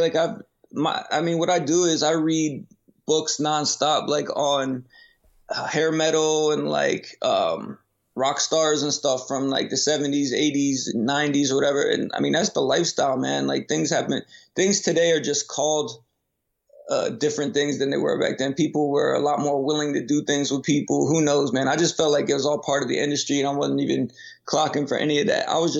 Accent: Delaware, United States; I'm coming from Delaware. That's where I'm originally from. So I'd never seen anything like this. I had no family in the entertainment industry.

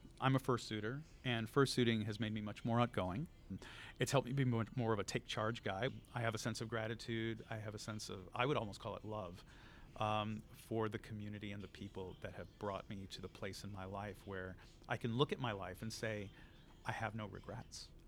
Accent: Houston, Texas, United States; I grew up in Houston, Texas. And so I was exposed to a lot of different kinds of art.

